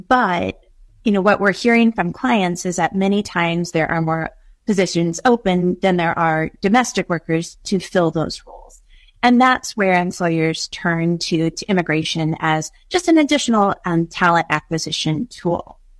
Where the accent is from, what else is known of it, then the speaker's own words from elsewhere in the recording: Denison, Iowa, United States; Originally, I'm from Iowa, so I grew up in Denison and I went to Iowa State University. We have a farm that's been in our family for almost 100 years.